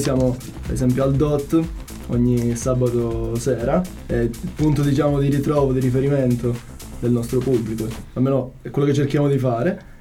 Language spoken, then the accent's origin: Italian; Calabria, Italy; now in Perugia, Italy; perché io non sono qui di Perugia, e giù da me, che io vengo dalla Calabria.